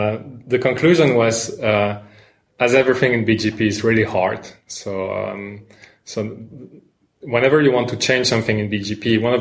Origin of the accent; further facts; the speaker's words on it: Brussels, Brussels-Capital Region, Belgium; now in Zurich, Switzerland; I'm not Swiss, I'm Belgian. I'm from Brussels originally, yes.